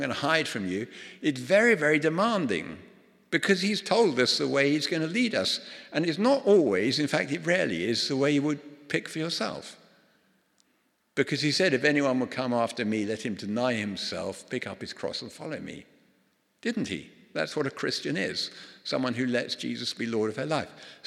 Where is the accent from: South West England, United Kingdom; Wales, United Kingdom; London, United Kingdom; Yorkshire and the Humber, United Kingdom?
London, United Kingdom; Folks, I grew up in London. I know absolutely nothing about farming